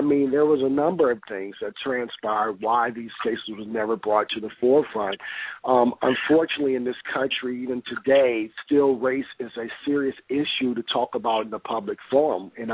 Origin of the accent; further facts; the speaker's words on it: Baton Rouge, Louisiana, United States; to go back into my hometown of Baton Rouge